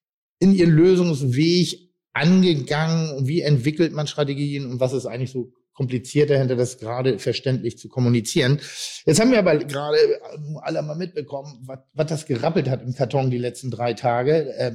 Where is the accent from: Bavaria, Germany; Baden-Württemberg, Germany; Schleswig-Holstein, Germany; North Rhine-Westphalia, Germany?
Schleswig-Holstein, Germany; Pinneberg